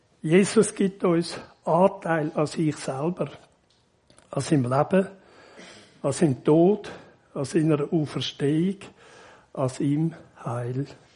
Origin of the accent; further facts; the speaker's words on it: Winterthur, Zurich, Switzerland; ich bin in Winterthur aufgewachsen.